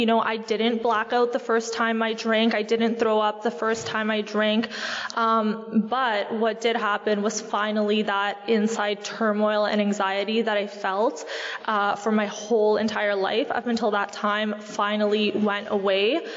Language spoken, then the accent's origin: English; Etobicoke, Ontario, Canada; I grew up in Etobicoke, not far from here. I grew up in just like a middle-class family